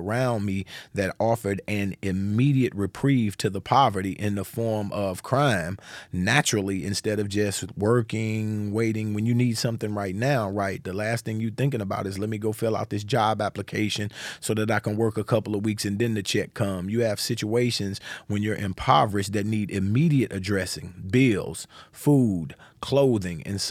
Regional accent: St. Louis, Missouri, United States; So I grew up in St. Louis, Missouri. I came up in a community that was primarily impoverished, and there was drug activity and violence.

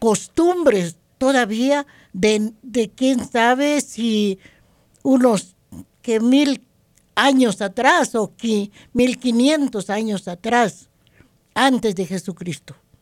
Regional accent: Chiapas, Mexico; Nosotros somos de Chiapas, como ya antes dije, y tenemos lugares preciosísimos, hermosos

